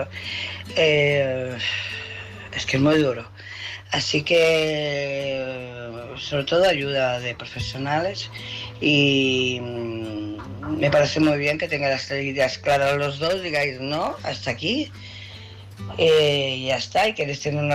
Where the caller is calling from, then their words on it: Barcelona, Catalonia, Spain; de Barcelona.